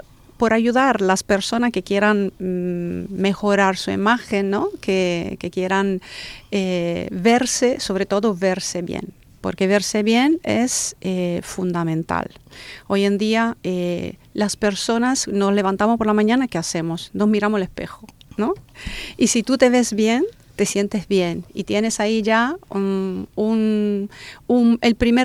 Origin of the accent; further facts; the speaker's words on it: Italy; Spanish is a second language; now in Alicante, Spain; tanto yo como mi socio somos los fundadores y somos italianos.